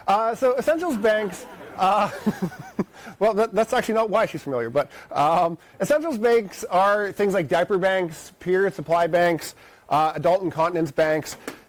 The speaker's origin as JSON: {"language": "English", "town": "Washington", "region": "District of Columbia", "country": "United States", "said": "And I'm from the Washington, D.C. area"}